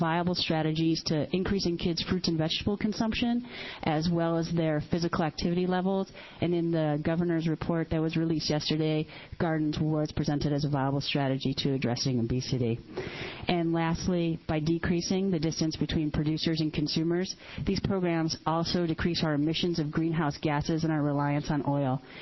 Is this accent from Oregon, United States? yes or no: yes; Hubbard, Oregon, United States; I am here tonight. I'm from Hubbard, Oregon, but I'm here with a group called Oregon Farmers Feeding Oregon Kids